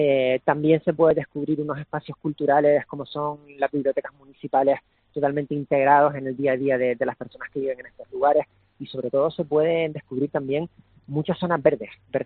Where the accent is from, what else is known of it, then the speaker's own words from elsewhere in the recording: Las Palmas de Gran Canaria, Canary Islands, Spain; nosotros somos de Las Palmas de Gran Canaria y teníamos muchas ganas de traer este formato a nuestra ciudad.